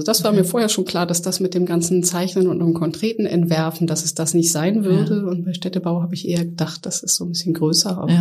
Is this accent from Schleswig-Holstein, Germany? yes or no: yes; Kiel, Schleswig-Holstein, Germany; Ich komme ursprünglich aus Kiel von der Ostsee und das Meer und das Wasser ist wirklich mein Element.